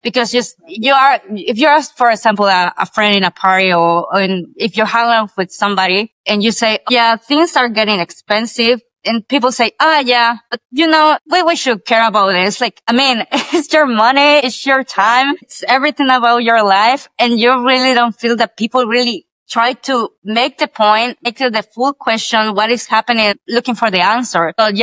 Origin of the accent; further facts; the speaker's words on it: El Salvador; I'm from El Salvador, one of the tiniest countries in the whole world.